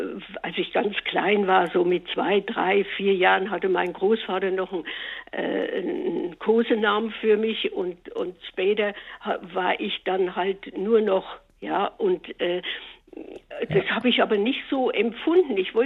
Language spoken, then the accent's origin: German; Thuringia, Germany; Ich komme aus Südthüringen. Die sind alle so nüchtern.